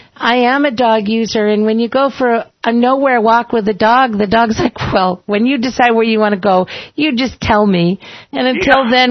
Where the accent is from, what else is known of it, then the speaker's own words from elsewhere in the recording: Boston, Massachusetts, United States; I grew up in Boston.